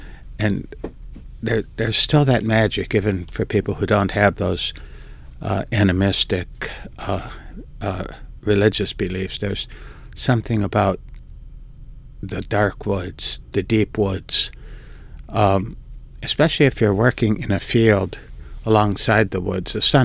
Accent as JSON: {"language": "English", "town": "Detroit", "region": "Michigan", "country": "United States", "said": "even though I'm from Detroit, I spent my summers in the UP in a remote farm."}